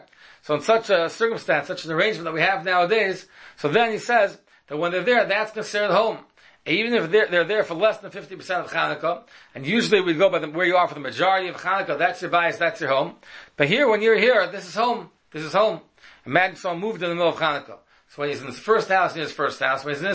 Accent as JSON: {"language": "English", "town": "Washington Heights", "region": "New York", "country": "United States", "tie": "born or raised there", "said": "When I was a child, I grew up in Washington Heights"}